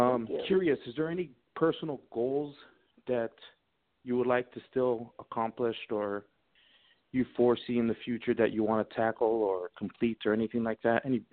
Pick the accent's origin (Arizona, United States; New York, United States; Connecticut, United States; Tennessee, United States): Arizona, United States; Sierra Vista; I was born and raised in Sierra Vista, close to Bisbee, which is about what is that, Sheila? 60 miles south of Tucson.